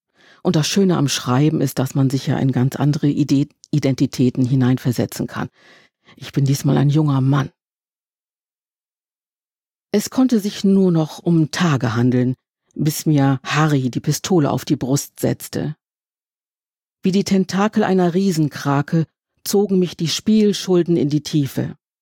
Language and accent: German; Bremen, Germany; Ich bin Bremerin.